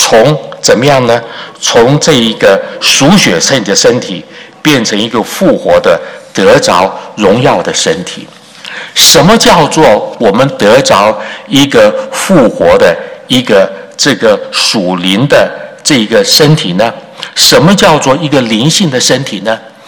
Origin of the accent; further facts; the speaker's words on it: Taiwan; 我在台湾的时候从小长大的这个教会啊